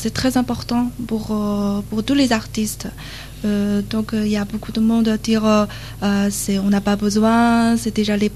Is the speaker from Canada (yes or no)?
no; Xi'an, Shaanxi, China; French is a second language; En fait, la Shaanxi, c'est la province de la Chine. Donc, la ville exactement, il s'appelle Xi'an. Donc, on vient de la Xi'an. C'est la centre de la Chine, tout centre, comme le cœur de la Chine.